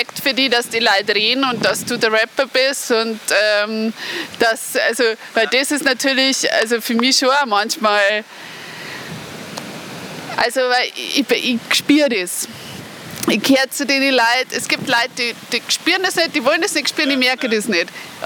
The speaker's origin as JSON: {"language": "German", "region": "Bavaria", "country": "Germany", "tie": "born or raised there", "said": "Ich bin am Land aufgewachsen, war dann in der Stadt, so wie du, und bin dann zurückgekommen. Es war in einem anderen Teil vom Landkreis Rengsburg"}